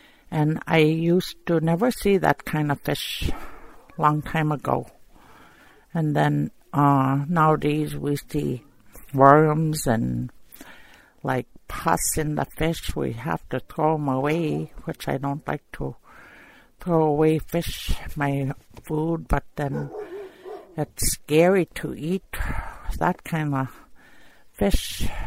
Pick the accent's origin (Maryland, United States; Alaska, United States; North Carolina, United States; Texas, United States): Alaska, United States; Crooked Creek; I'm from Crooked Creek, Alaska.